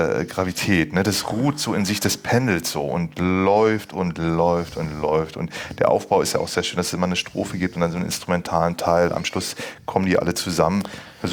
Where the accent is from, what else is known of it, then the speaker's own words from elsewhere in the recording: Berlin, Germany; das kenne ich als Berliner auch